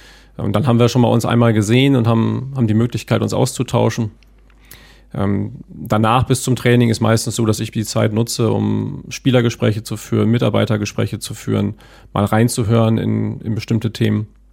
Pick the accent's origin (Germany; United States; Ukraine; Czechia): Germany; Münster, North Rhine-Westphalia; Plugendorf. Plugendorf haben wir gewohnt und zwischen den Häusern war eine Wiese und ein Garagenhof.